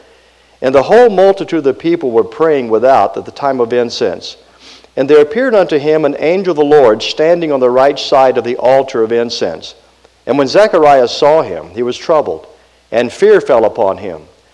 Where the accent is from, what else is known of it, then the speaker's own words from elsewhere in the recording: Georgia, United States; I'm actually from Georgia, but I was in Minnesota, went to seminary up there, and I was a youth pastor.